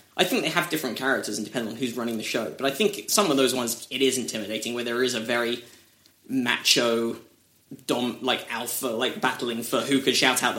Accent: United Kingdom; when I walk on stage as a Brit, they make assumptions about me

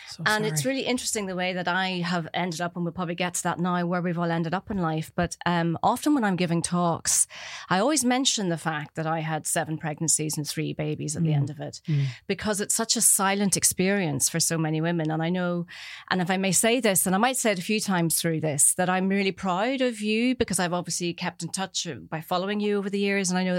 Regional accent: Belfast, Northern Ireland, United Kingdom; growing up in the 70s, 80s, Belfast

